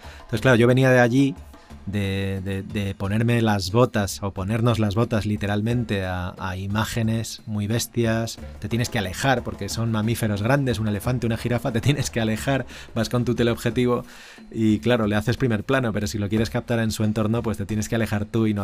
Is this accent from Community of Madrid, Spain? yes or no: yes; Madrid, Community of Madrid, Spain; Justo desde hace año y medio nos salimos, mi familia y yo, nos salimos de Madrid, donde vivíamos de siempre, a las faldas de la sierra, en el norte de Madrid